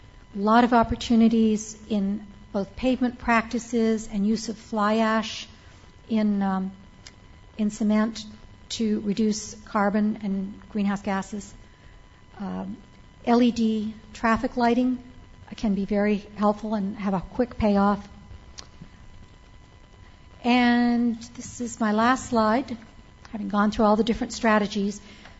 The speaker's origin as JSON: {"language": "English", "region": "Vermont", "country": "United States", "tie": "born or raised there", "said": "my home state of Vermont, relatively rural state"}